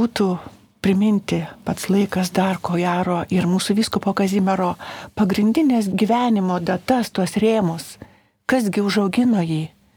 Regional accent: Lithuania; mes tie, kur čia esam gimę ir augę Šiaurės Lietuvoje

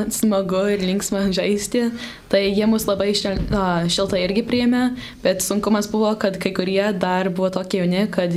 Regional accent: Chicago, Illinois, United States; visi mūsų vaikai iš pradžių iš tikrųjų netikėjo, kad mes iš Čikagos

